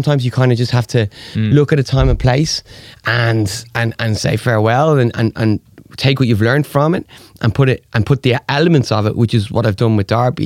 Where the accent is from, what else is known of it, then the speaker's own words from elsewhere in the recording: Dublin, Leinster, Ireland; even thought about Dublin, I've always wanted to do something in my hometown, you know, that would be.